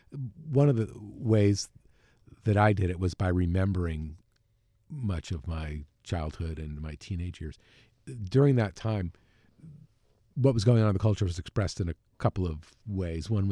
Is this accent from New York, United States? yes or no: yes; New York, United States; Well, I grew up outside of New York, and I spent a lot of time there as a teenager